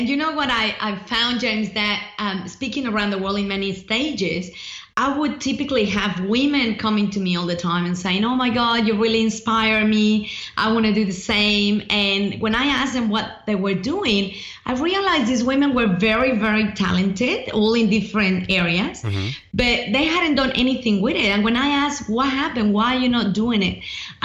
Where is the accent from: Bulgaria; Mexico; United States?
Mexico; accent: mixed; now in Australia; you know, I'm originally from Mexico, even though I've been in Australia for a long time, hence the mixed accent.